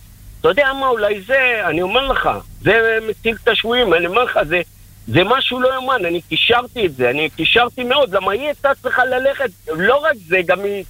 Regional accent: Or Yehuda, Tel Aviv District, Israel; כרגע, אני מאור יהודה, אבל אני כרגע נמצא בלוד.

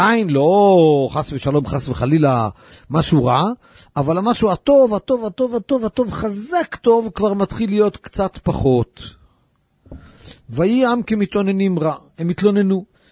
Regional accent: Kiryat Ata, Haifa District, Israel; כשהייתי ילד קטן, גרתי בכפר עטה.

